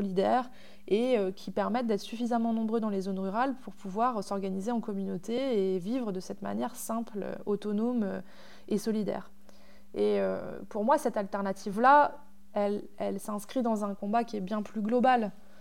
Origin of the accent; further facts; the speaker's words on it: Normandy, France; Moi, j'ai grandi à la campagne, mais pas dans cette campagne-là. J'ai grandi en Normandie